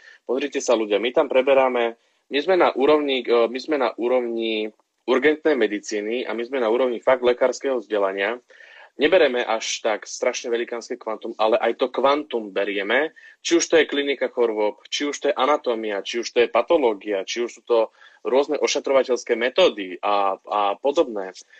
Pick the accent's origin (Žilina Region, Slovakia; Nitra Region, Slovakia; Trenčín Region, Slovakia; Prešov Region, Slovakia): Nitra Region, Slovakia; Zlaté Moravce; Prvé kolo som robil v Kyzerovciach, u nás v Zlatých Moravciach.